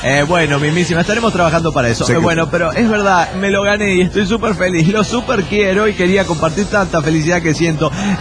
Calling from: Mexico; de México.

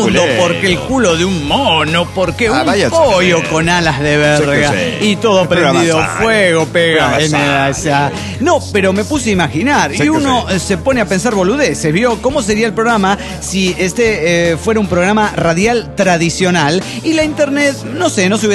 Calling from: Mar del Plata, Buenos Aires Province, Argentina; de Mar del Plata en Chichinales.

